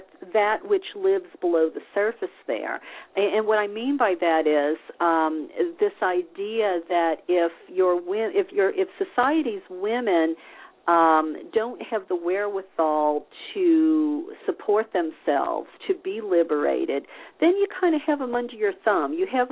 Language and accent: English; the South, United States; You know, look, I come from the South, and, you know, you're taught to be nice.